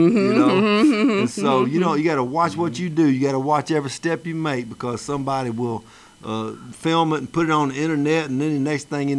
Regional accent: Tupelo, Mississippi, United States; Who was from my hometown, Tupelo, Mississippi.

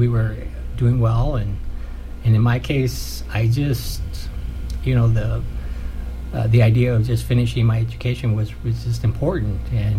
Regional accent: Santa Barbara, California, United States; I grew up in Santa Barbara. So I'm from California.

